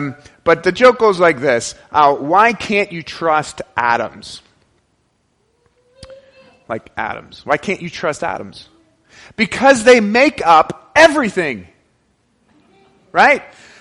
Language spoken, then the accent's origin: English; Canada; Now, I want to share with you a concept that I understand more as a Canadian, and so I want to share that with you.